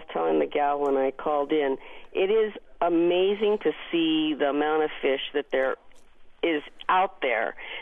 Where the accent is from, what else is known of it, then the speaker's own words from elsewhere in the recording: Japan; I was born and raised in Japan, blonde-haired, blue-eyed